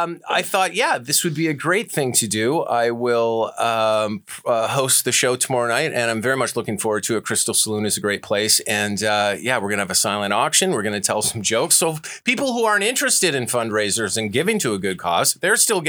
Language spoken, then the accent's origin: English; Canada; also born or lived in Los Angeles; So I'm from Canada originally, lived in Los Angeles for several years as I was performing stand-up comedy and some acting.